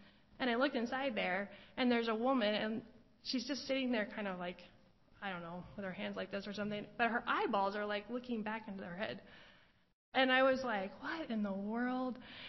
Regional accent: United States; that in itself didn't really scare me as an American.

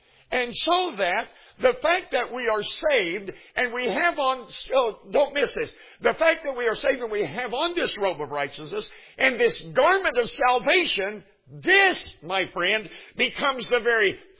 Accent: Oklahoma, United States; From here to here, I'm an Okie. I am from Oklahoma. I love our state.

